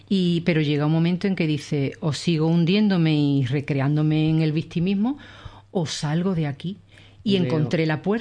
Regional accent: Cádiz, Andalusia, Spain; born there; now in Sanlúcar de Barrameda, Spain; Sí, yo nací en Cádiz.

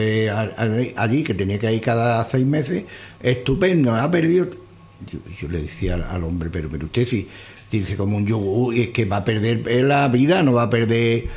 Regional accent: Jerez de la Frontera, Andalusia, Spain; Anda, yo soy de Jerez.

